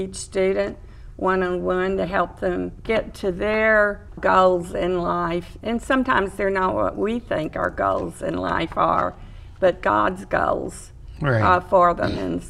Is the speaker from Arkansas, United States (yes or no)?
yes; Arkansas, United States; No, I'm originally from Arkansas, and I went to Baylor as an undergraduate